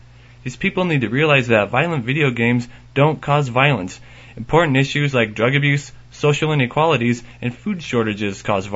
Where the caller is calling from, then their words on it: Sacramento, California, United States; from Sacramento, longtime reader and listener here.